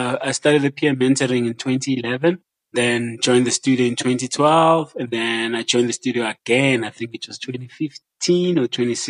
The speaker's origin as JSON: {"language": "English", "town": "Johannesburg", "region": "Gauteng", "country": "South Africa", "tie": "born or raised there", "said": "Because I grew up in Joburg."}